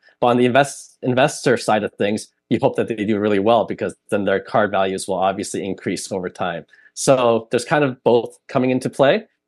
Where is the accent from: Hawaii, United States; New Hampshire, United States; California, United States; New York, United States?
California, United States; Sacramento; I grew up in Sacramento. I'm only going to collect Sacramento Kings players.